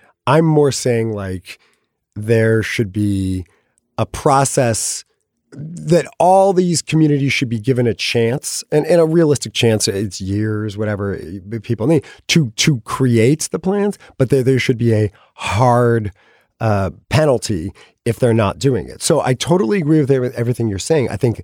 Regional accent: California, United States; I'm from California. I've always been sort of obsessed with California history.

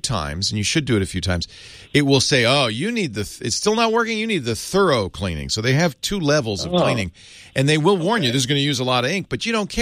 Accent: Santa Cruz, California, United States; I grew up in Santa Cruz. My dad was a professor there.

